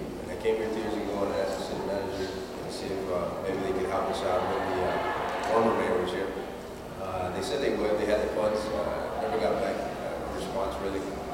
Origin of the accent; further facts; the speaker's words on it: Orange Cove, California, United States; I'm from Orange Cove, I represent Orange Cove, and I step into the ring, Orange Cove is, you know, where I'm from